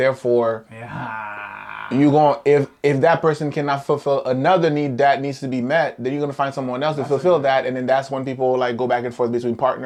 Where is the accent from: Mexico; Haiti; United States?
Haiti; I personally was born and raised in Haiti. It was all black people.